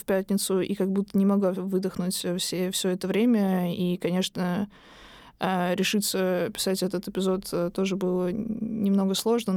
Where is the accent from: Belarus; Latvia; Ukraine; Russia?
Russia; Moscow; Я вот тоже из Москвы. Я помню, как когда я училась в младшей школе, были теракты в метро